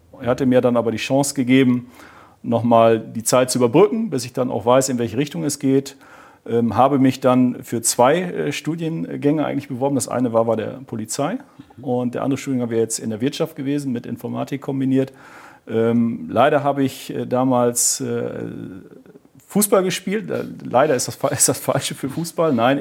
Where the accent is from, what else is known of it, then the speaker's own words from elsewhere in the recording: Hochstede, Lower Saxony, Germany; also born or lived in Nordhorn; Ich bin in Nordhorn geboren und in Hochstede aufgewachsen. Meine Eltern kommen aus Hochstede, also wir sind da schon einige Jahrzehnte inzwischen.